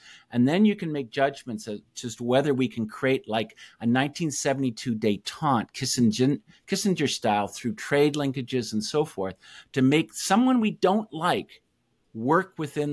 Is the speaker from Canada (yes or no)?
yes; Canada; Well, and of course, as a Canadian, I have to say, attacking Canada out of the blue.